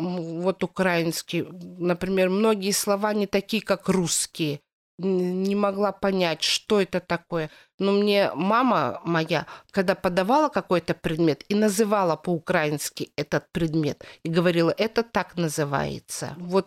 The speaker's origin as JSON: {"language": "Russian", "region": "Astana", "country": "Kazakhstan", "tie": "born there", "said": "Я родилась в Казахстане, в Акмале. Раньше город Астана, сейчас который Нур-Султан, назывался Акмала. Я родилась в старом городе Акмала."}